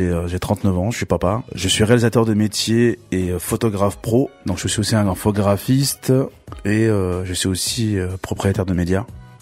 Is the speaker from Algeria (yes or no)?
yes; Algeria; now in France; quand j'étais jeune, quand t'es en Algérie, tu vois à la télévision la France de … de Coluche, quoi, tu vois. Et quand t'arrives en France, t'arrives à la France de Le Pen et Maigret à l'époque.